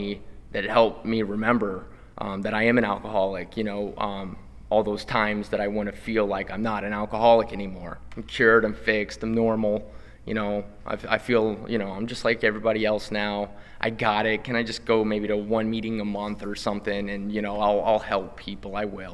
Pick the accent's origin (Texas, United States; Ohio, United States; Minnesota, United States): Ohio, United States; For some reason, you know, I grew up in Ohio. We could get weed pretty easily, though.